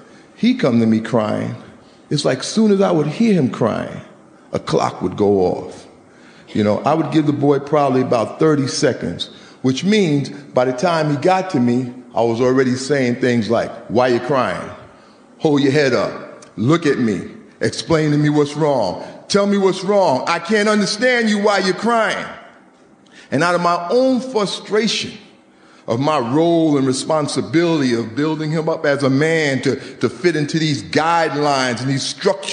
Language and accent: English; New York City, New York, United States; So I grew up in New York City, between Harlem and the Bronx.